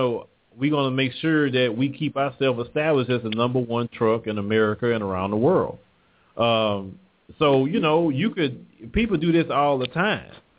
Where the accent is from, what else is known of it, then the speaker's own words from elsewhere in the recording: Texas, United States; accent: country; But, you know, hey, I'm from Texas. Forget it. You don't like to hear my country accent?